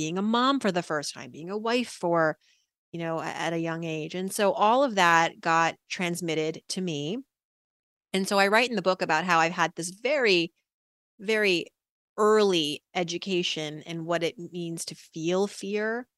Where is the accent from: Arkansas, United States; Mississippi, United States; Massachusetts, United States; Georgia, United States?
Massachusetts, United States; Worcester; born there; well, I am the daughter of immigrants from Iran. They moved here, my parents, in the late 70s. And I was born in 1980 in Worcester, Massachusetts.